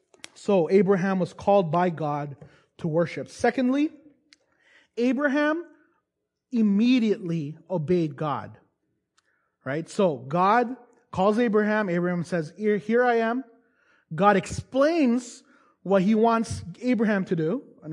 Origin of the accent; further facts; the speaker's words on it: Toronto, Ontario, Canada; I'm from Toronto, so that's our thing, right?